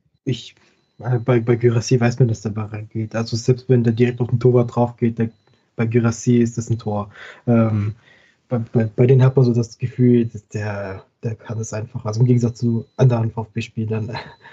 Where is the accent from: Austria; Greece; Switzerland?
Greece; Grüße nach Griechenland. Genau. Das kenne ich eigentlich aus meiner Heimat